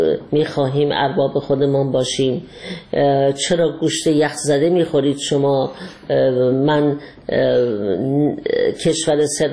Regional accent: Iran; من یک ایرانی هستم، در ایران زندگی میکنم

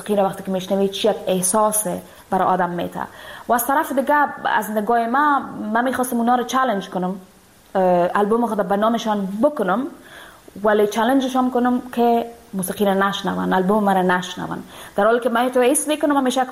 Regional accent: Afghanistan; دیگه نمیتونم به افغانستان برم، دور از افغانستان هستم

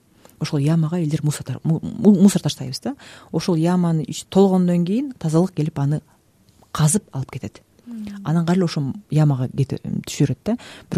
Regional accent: Talas, Talas Region, Kyrgyzstan; also born or lived in Bishkek / Zurich

